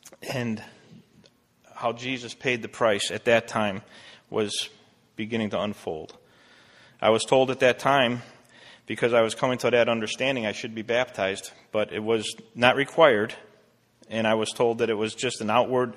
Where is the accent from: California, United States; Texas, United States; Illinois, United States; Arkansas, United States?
Illinois, United States; Roselle; also born or lived in Chicago; I was born in Chicago. I grew up in Roselle. I was number 5 of 6 kids in a large Irish Catholic family.